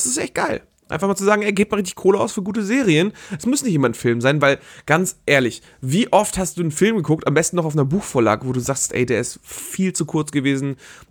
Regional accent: Northern Germany, Germany; Ich komme ja aus dem Norden, ich bin sehr auf den Lüneburg im Kino gewesen.

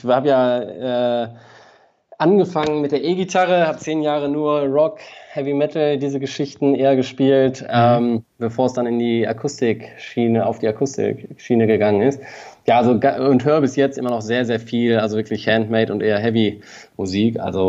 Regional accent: Ratingen, North Rhine-Westphalia, Germany; ich habe auch noch sehr viele Freunde in meiner alten Heimat, Rating, bei Düsseldorf.

